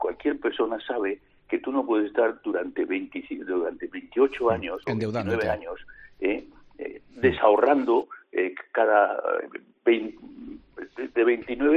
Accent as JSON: {"language": "Spanish", "region": "Catalonia", "country": "Spain", "said": "porque yo estoy soy catalán, pues estoy voto en Cataluña"}